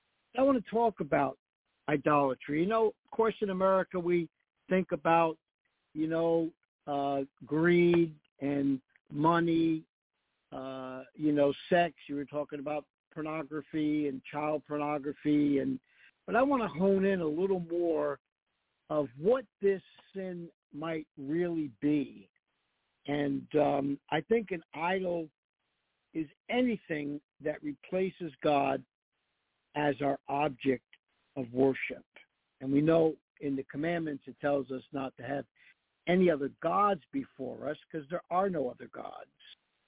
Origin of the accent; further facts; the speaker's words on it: United States; We're so divided because we're forgetting the fact that we're Americans.